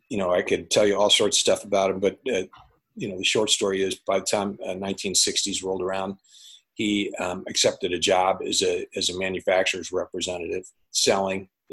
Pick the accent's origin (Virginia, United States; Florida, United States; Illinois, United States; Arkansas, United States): Illinois, United States; Wheaton; There were these brownies that were made in my hometown of Wheaton, and they were amazing brownies.